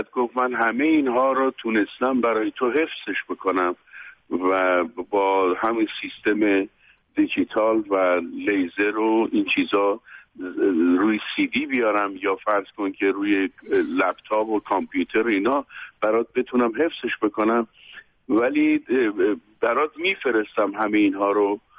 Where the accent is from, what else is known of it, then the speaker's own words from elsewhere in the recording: Iran; moved away; من تمام اینها را موقعی که از ایران بیرون اومدم